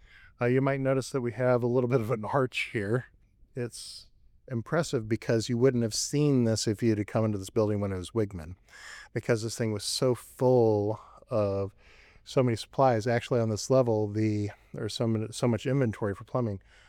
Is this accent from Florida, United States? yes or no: no; Colorado Springs, Colorado, United States; also born or lived in Turkey / Philippines / Estherville, Iowa; I'm originally from Colorado Springs, but both of my folks were military, so I kind of grew up all over. I mean, shoot, I grew up between Turkey and the Philippines